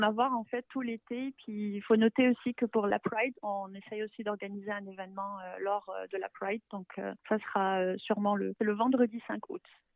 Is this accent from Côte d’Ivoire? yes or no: yes; Côte d’Ivoire; Mon premier disque, c'était quand j'étais jeune, j'ai grandi en Côte d'Ivoire.